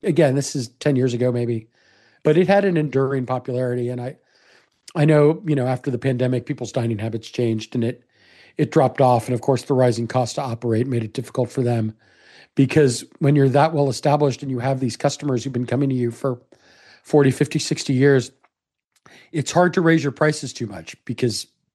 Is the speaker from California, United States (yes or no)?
no; Sugar Land, Texas, United States; like I wasn't aware growing up in Sugar Land, it was not a restaurant that was ever on my radar.